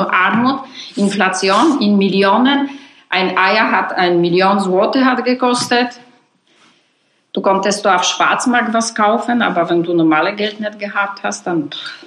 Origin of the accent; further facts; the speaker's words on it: Warsaw, Masovian Voivodeship, Poland; German is a second language; Vielleicht jetzt Warschau ist schön, das ist mein Heimatstadt, aber war gefährlich, kalt und einfach.